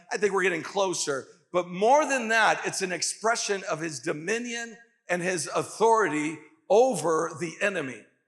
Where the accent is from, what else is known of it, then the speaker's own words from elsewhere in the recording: Canary Islands, Spain; English is a second language; I grew up in the Canary Islands, and there was a time of the year, I believe it was in April, where they had these waves